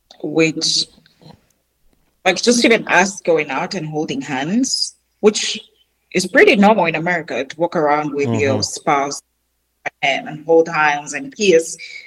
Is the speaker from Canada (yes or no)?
no; Uganda; And I'm like, no, I'm just from Uganda.